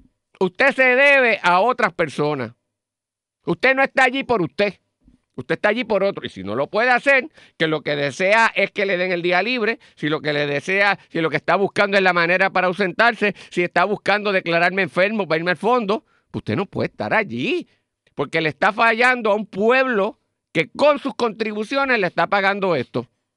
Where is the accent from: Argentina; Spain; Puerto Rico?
Puerto Rico; somos boricua para que tú lo sepas.